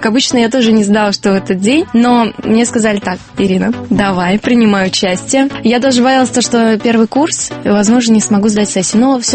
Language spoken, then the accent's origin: Tatar; Kazan, Tatarstan, Russia; Мин Татарстан бик яратам. Мин Казан кызы. I'm from Kazan. I like Kazan. I like Татарстан. I'm from Russia.